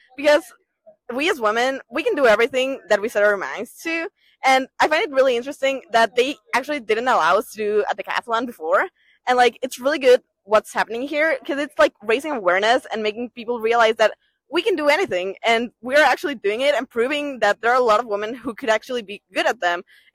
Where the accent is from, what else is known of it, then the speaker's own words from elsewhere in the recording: Ecuador; and I'm from Ecuador.